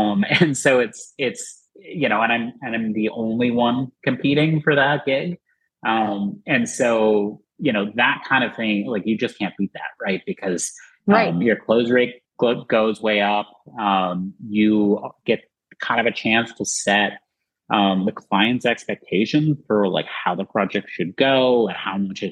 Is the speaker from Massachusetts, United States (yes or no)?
yes; Boston, Massachusetts, United States; It's like, I can say I'm from Boston and that for whatever reason carries weight, even though I never actually see them in person.